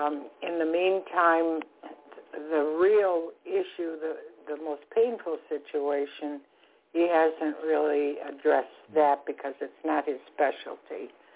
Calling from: Florida, United States; I'm calling from Florida.

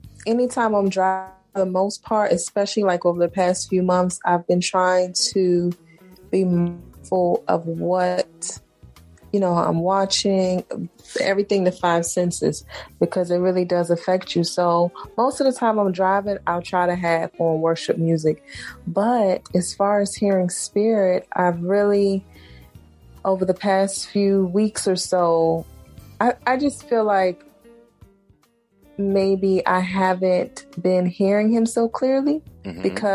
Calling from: Miami, Florida, United States

